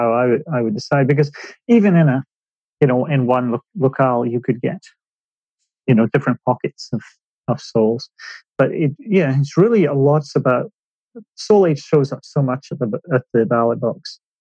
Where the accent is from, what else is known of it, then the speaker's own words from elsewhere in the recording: Aberdeen, Scotland, United Kingdom; Some people consider my hometown of Aberdeen to be in the Highlands.